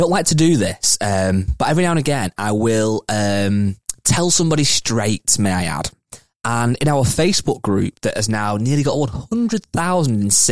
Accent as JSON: {"language": "English", "region": "England", "country": "United Kingdom", "said": "Of course I do. I'm English, British, right?"}